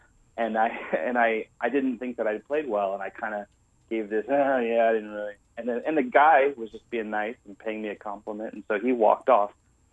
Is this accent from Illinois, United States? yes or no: yes; Buda, Illinois, United States; I grew up in Buda, Illinois, which is a town of about 500 people, about 2 hours southwest of Chicago.